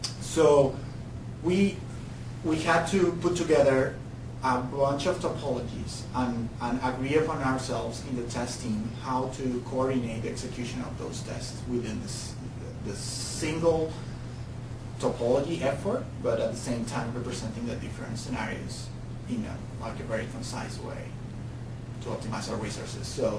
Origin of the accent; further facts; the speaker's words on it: Bogotá, Colombia; English is a second language; I'm from Bogota, Colombia.